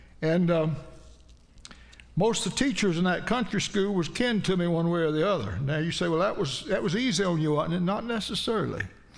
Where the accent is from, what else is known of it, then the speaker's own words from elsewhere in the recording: Georgia, United States; accent: Georgia; So I go in to sit down with overalls on, talking my Georgia accent. Some of the words that they didn't have here in Florida I still used